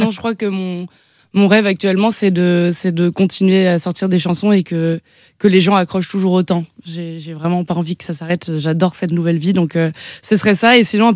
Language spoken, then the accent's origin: French; Lyon, Auvergne-Rhône-Alpes, France; moi je suis lyonnaise et il y a une salle à Lyon qui est mythique